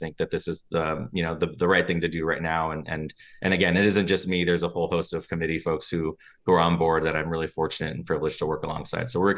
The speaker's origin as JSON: {"language": "English", "town": "Riverside", "region": "California", "country": "United States", "tie": "born or raised there", "also_born_or_lived": "San Bernardino", "said": "I am someone who's very proudly from the Inland Empire. I was born in San Bernardino, raised in Riverside's Northside community, which is where my parents live still to this day."}